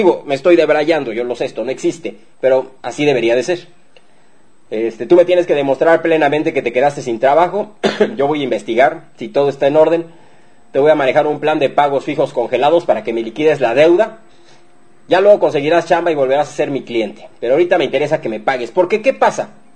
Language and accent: Spanish; Mexico; Porque así somos los mexicanos, ¿no? Somos muy responsables.